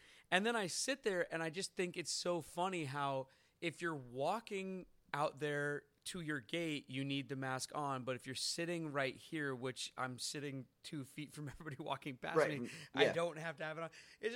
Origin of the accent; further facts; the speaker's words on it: Seattle, Washington, United States; Like I'm from Seattle, home of Boeing.